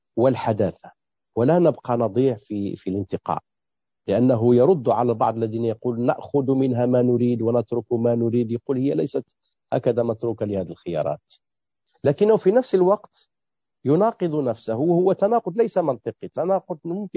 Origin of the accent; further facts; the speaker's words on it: Morocco; حزب الاستقلال عندنا في المغرب